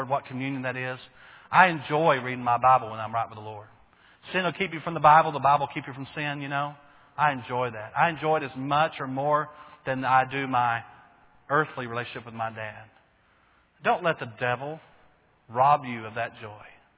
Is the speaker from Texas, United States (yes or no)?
yes; Bowie, Texas, United States; But I was born and raised in Bowie, Texas, a huge city north of here, metropolis.